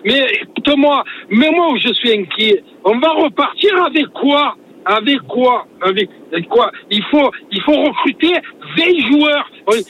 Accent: Sweden; French is a second language; je suis pas de Marseille, je suis pas de France, je suis de Suède.

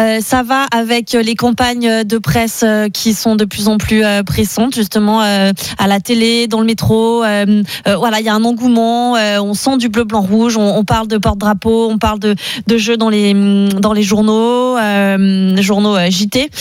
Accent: France; parce qu'on est français, on est différent, on est bizarre

